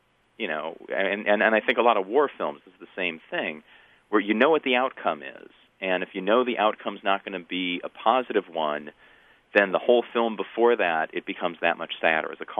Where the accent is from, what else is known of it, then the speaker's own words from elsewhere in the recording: Kalamazoo, Michigan, United States; I grew up in Kalamazoo, so I know all about where Western Michigan is and their rivalry with Marshall and their teams in the MAC.